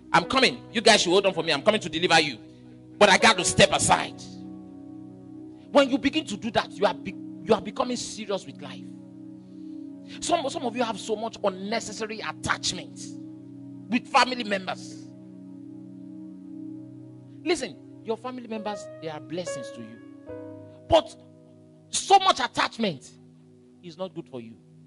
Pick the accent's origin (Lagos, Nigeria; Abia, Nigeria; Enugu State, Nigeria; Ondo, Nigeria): Ondo, Nigeria; I am from Ondo. You cannot argue with me. I'm the son of the soil.